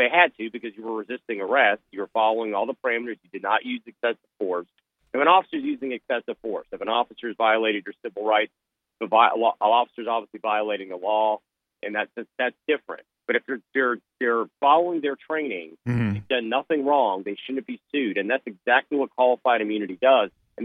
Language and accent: English; Virginia Beach, Virginia, United States; we had a tragic situation just in my hometown of Virginia Beach